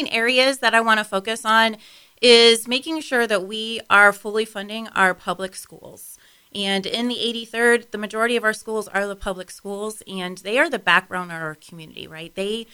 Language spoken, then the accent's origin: English; Defiance, Ohio, United States; I'm originally from Defiance, Ohio. I grew up on the family farm, the same farm my dad's parents built.